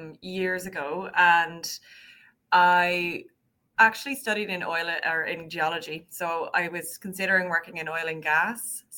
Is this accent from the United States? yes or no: no; Mooncoin, Leinster, Ireland; moved away as an adult; now in Vancouver, Canada; Yeah, so I moved here back in 2015 from Ireland. I'm originally from South Kilkenny, a place called Mooncoin in Ireland.